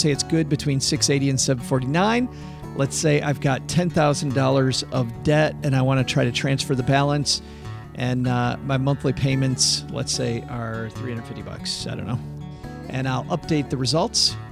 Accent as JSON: {"language": "English", "town": "Detroit", "region": "Michigan", "country": "United States", "said": "Yeah, I'm from Detroit."}